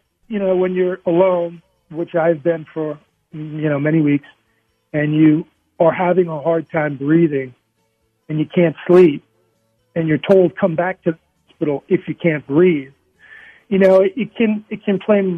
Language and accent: English; U.S. Virgin Islands; I grew up in the Virgin Islands, free diving and spear fishing, and I can hold my breath, you know, 4+ minutes and dive 125 feet.